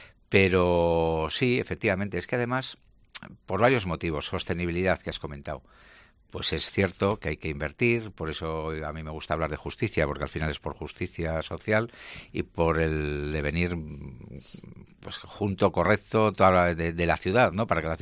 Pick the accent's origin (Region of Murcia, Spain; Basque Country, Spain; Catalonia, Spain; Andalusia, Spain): Basque Country, Spain; Bilbao; Pues yo nací en Bilbao y he hecho mi recorrido vital, lo he tenido